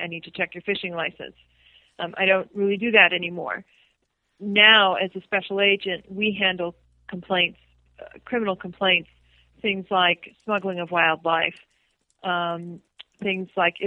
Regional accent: Midwest, United States; I grew up in the Midwest and in a large family that didn't do outdoor stuff

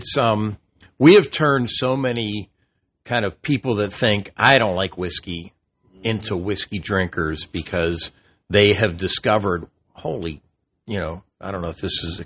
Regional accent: Pittsburgh, Pennsylvania, United States; I grew up in Pittsburgh. I'm an old guy.

